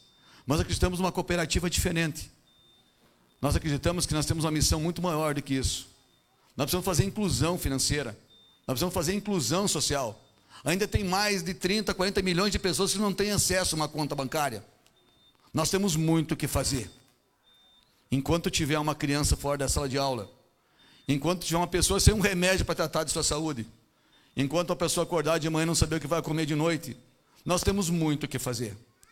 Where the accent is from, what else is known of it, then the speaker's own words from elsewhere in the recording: Rio Grande do Sul, Brazil; Nós somos gaúchos, mas nos somamos ao povo mineiro.